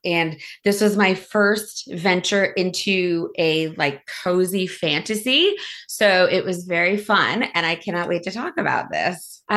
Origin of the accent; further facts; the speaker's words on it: New York, United States; also born or lived in Chicago; now in South Carolina, United States; I grew up in Western New York and then lived in Chicago for 11 years.